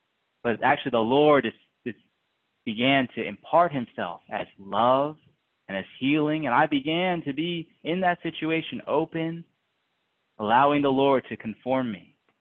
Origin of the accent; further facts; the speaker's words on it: New Jersey, United States; And, you know, I grew up in New Jersey. I always, you know, wanted to work in the big city in New York, went to school in Boston